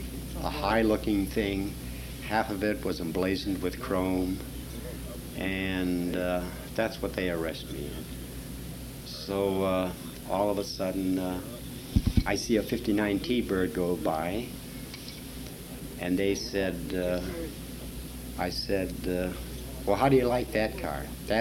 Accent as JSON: {"language": "English", "town": "Detroit", "region": "Michigan", "country": "United States", "said": "I says, well, I'm from Detroit. I work for the Ford Motor Car Company."}